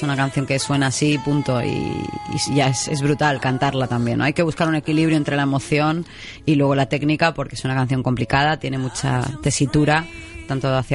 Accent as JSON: {"language": "Spanish", "region": "Balearic Islands", "country": "Spain", "said": "Mallorca es mía. O sea, mal les pese a quien sea, yo soy mallorquina de pura cepa y la adoro"}